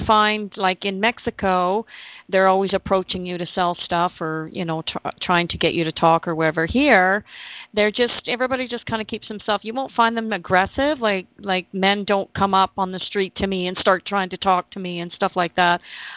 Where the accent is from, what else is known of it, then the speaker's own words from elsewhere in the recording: Canada; moved away as an adult; now in Las Tablas, Panama; I'm a Canadian down in Los Tablas, which is the pretty far south down in the country. And I moved here in August of 2014. So I retired early out of Canada.